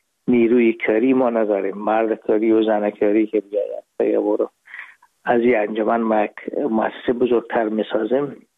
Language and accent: Persian; Afghanistan; به داخل وطنم دوستا و خشاوند و رفقای قدیمی هستن